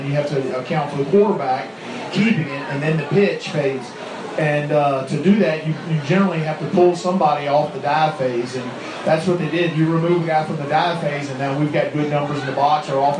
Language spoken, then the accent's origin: English; Louisiana, United States; I saw what it did to, Katrina did to New Orleans. I'm from Louisiana.